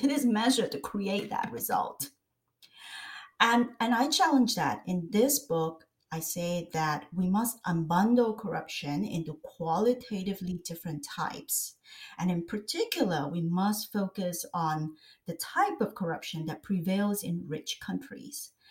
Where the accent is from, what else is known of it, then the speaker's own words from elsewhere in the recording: Singapore; Like, I come from Singapore.